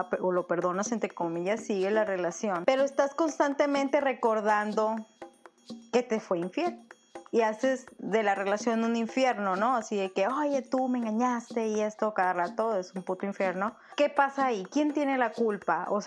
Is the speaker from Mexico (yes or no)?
yes; northern Mexico, Mexico; Disculpa mi acento, soy del norte, parece que estoy enojada.